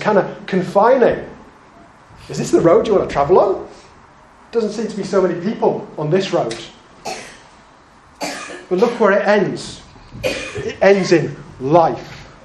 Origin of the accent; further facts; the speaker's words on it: Leeds, Yorkshire and the Humber, United Kingdom; When I grew up in Leeds, not Edmonton, born and bred, man noticed. I grew up in Leeds.